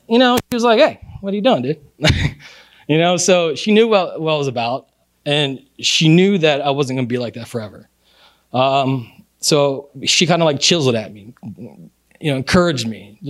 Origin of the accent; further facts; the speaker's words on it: Baltimore, Maryland, United States; we're originally from Baltimore, like Maryland.